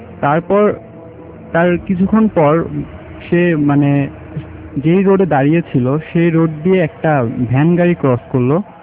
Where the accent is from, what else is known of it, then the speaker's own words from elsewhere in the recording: Mirpur, Dhaka Division, Bangladesh; মিরপুর থেকে এসেছি।